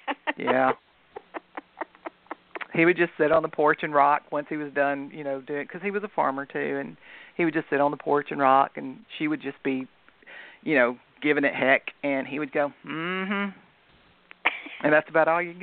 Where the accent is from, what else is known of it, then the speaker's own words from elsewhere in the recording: Selmer, Tennessee, United States; also born or lived in Memphis; I was born in Memphis, Tennessee, and we moved from Memphis to a little place called Selmer, Tennessee, which is in McNairy County.